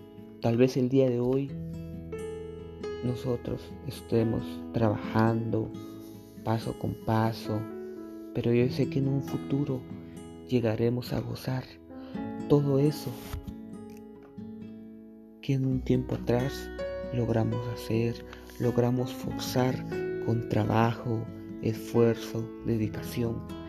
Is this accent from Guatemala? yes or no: yes; Guatemala; unidos como guatemaltecos, como todo un planeta juntos, para salir adelante